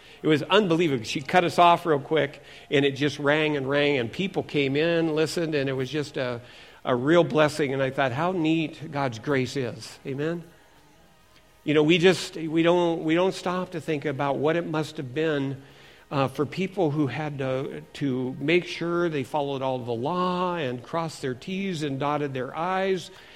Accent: Seattle, Washington, United States; also born or lived in California, United States; it was right around that time when I moved to California from Seattle, Washington. I was raised in Seattle.

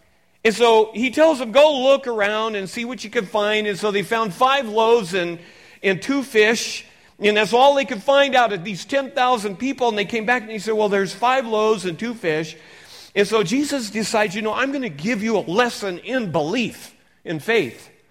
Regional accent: Seattle, Washington, United States; I was raised in Seattle

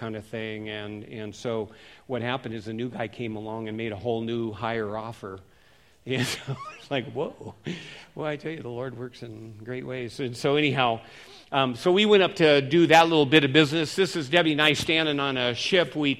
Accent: Seattle, Washington, United States; I was born and raised in Seattle, so and my parents were boaters

